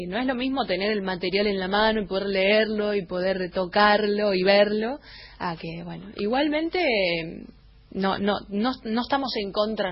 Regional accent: Rafaela, Santa Fe, Argentina; moved away as an adult; also born or lived in Córdoba / Rosario; now in Buenos Aires, Argentina; Sí, nací en Rafaela, pero viví en Córdoba hasta los 8 años, después volví a Rafaela, y cuando terminé la secundaria me fui a vivir a Rosario y estudiar a Rosario, y ahora estoy acá en Buenos Aires hace casi un año.

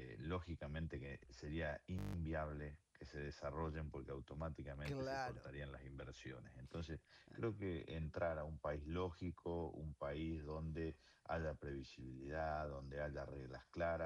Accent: Argentina; Y no me gustaría como argentino

